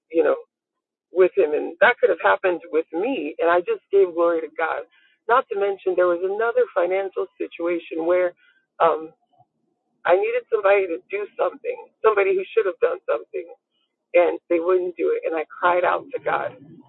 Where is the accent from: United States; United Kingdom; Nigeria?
Nigeria; she was like, where are you from? I said, I'm Nigerian.